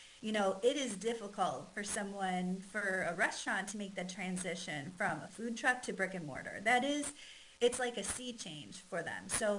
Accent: Illinois, United States; I'm from Illinois originally. I work out of Illinois too.

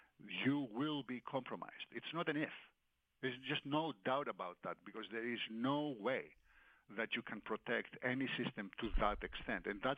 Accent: New York, United States; I'm from New York. Our business is New York.

